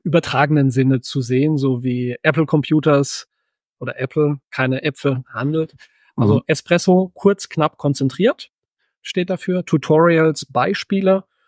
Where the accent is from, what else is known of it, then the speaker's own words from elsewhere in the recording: Heidelberg, Baden-Württemberg, Germany; bin aus Heidelberg, 50 Jahre alt, verheiratet, zwei Kinder